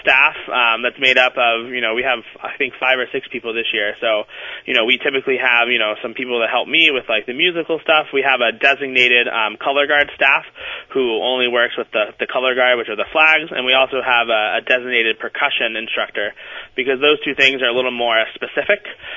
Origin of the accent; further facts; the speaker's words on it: Florida, United States; I went to school in Florida. I'm from Florida.